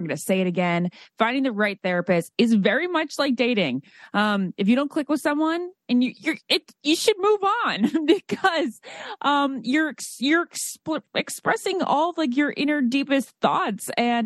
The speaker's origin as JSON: {"language": "English", "town": "Great Falls", "region": "Virginia", "country": "United States", "tie": "born or raised there", "said": "I grew up in Great Falls, Virginia, where they like where I listen to these snobby ladies talking about where they're going on vacation next"}